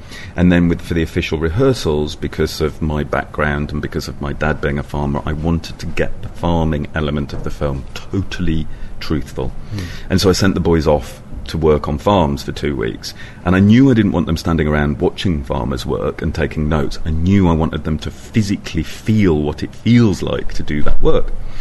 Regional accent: Yorkshire and the Humber, United Kingdom; also born or lived in London; So I grew up on the Yorkshire Pennines in a very isolated place, and I lived there till I was 20, and then I escaped and I moved back to London. I moved to London for 20-odd years, and then I moved back to Yorkshire. I now live on the hill where the film was shot

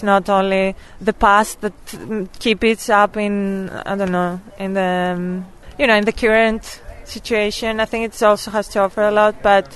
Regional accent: Greece; English is a second language; I'm from Greece. I'm a film student

